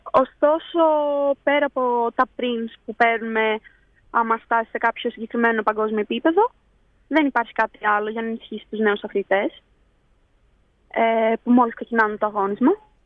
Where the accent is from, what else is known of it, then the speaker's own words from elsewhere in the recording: Katerini, Central Macedonia, Greece; born there; now in Larisa, Greece; δεν είχα την τύχη να έχω σκοπευτήριο ούτε στην Κατερίνη που γεννήθηκα, ούτε και στη Λάρισα τώρα